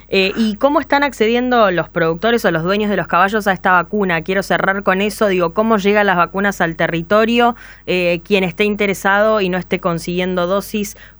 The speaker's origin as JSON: {"language": "Spanish", "town": "Carlos Tejedor", "region": "Buenos Aires Province", "country": "Argentina", "tie": "born or raised there", "said": "en Tejedor, en mi pueblo, en el noroeste de la provincia de Buenos Aires"}